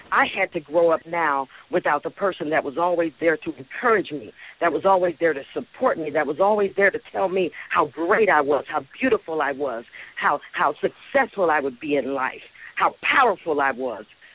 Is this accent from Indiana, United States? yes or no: yes; Gary, Indiana, United States; He worked at U.S. Steel Mill. I grew up in Gary, Indiana.